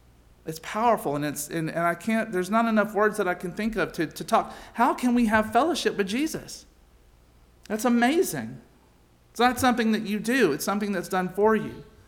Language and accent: English; the South, United States; I grew up in the South, and there's a proper way one goes into their parents' house.